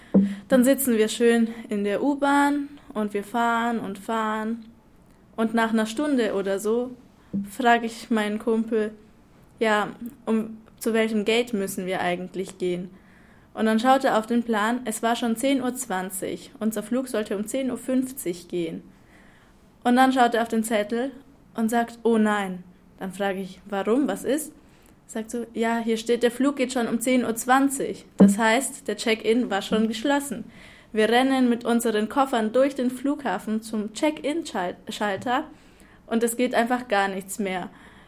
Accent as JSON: {"language": "German", "town": "Nuremberg", "region": "Bavaria", "country": "Germany", "said": "ich komme aus Nürnberg."}